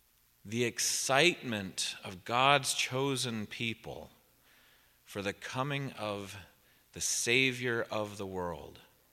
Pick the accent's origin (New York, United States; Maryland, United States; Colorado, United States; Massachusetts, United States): Colorado, United States; And we grew up in Colorado, and grandparents lived in California.